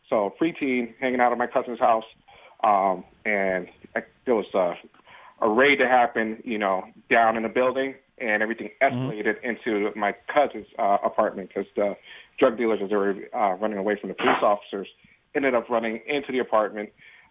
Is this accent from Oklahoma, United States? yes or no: no; Hartford, Connecticut, United States; I was born in Hartford. I was born and raised in Hartford to Puerto Rican parents.